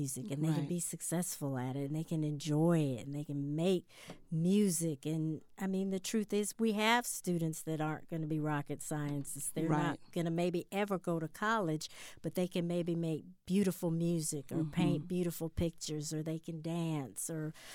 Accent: Denver, Colorado, United States; I grew up in Denver, went to elementary school.

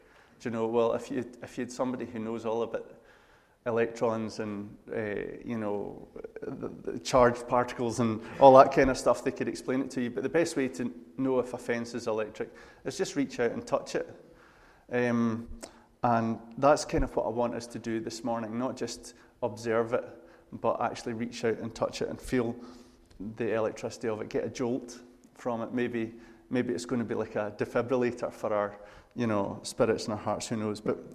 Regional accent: Glasgow, Scotland, United Kingdom; I'm from Glasgow, which is a small village just north of here

